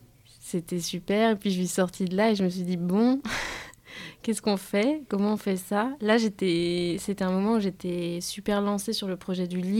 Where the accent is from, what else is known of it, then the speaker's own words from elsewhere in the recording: Brittany, France; now in Marseille, France; Non, je suis originaire de Bretagne. Je suis arrivée à Marseille en plein milieu de la création du livre.